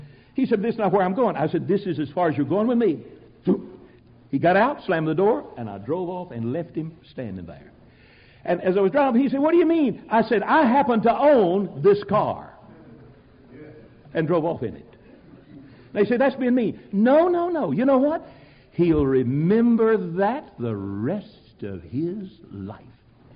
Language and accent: English; United States; You're an American. Caught my accent. Yes.